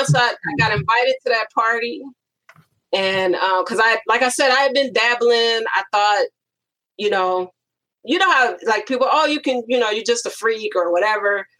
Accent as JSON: {"language": "English", "town": "Milwaukee", "region": "Wisconsin", "country": "United States", "also_born_or_lived": "Chicago", "said": "I'm originally from Milwaukee, and Midwest. You know, Chicago is right down the street. Okay. And so just have visited Chicago often, but then I moved there for graduate school."}